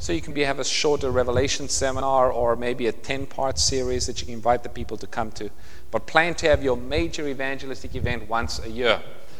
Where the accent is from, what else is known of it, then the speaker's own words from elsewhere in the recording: South Africa; I grew up in South Africa